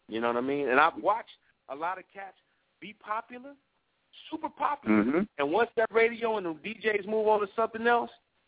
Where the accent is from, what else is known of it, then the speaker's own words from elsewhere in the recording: Oakland, California, United States; And I was like, man, you know, I'm from East Oakland. That's all I know.